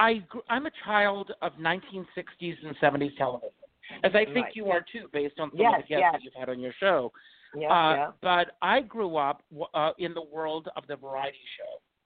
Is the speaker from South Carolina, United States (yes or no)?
yes; South Carolina, United States; moved away as an adult; in South Carolina, I have to be very honest with you, I may as well have been 16 because I didn't have world sense.